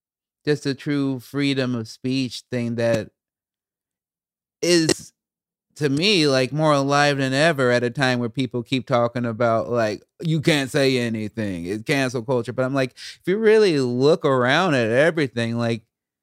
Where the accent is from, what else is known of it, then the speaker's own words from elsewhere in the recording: Chicago, Illinois, United States; now in Salem, United States; I was from Chicago, but I end up in this town called Salem, Oregon